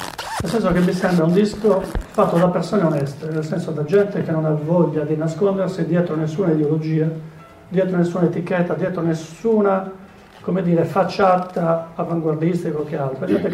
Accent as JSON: {"language": "Italian", "town": "Barumini", "region": "Sardinia", "country": "Italy", "said": "Ad esempio nel Medio Campidano, che è una zona che io frequento perché sono di Barumi"}